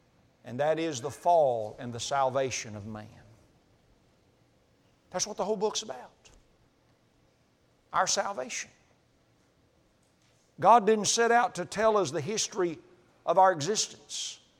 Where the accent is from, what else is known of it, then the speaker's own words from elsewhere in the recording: Oklahoma, United States; I know you do because I grew up in Oklahoma. We had them all the time.